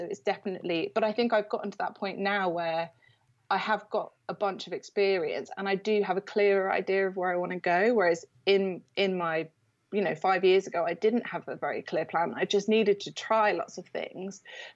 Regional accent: Jersey; also born or lived in East London, United Kingdom; No, I come from Jersey in the Channel Islands.

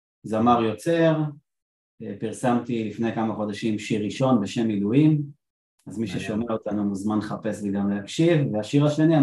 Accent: Afula, Northern District, Israel; born there; אני בן 38, נולדתי באפולה, גדלתי במוסדות של הציונות הדתית, גדלתי במדרשיית נועם בפרדס חנה

